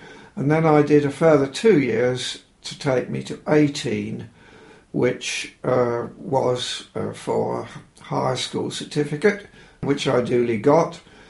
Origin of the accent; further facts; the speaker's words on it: Burwell, East of England, United Kingdom; I was born in Burwell, where I've lived all my life, apart from business and one or two other stays away for, well, 2 years was the most, when I was away from Burwell.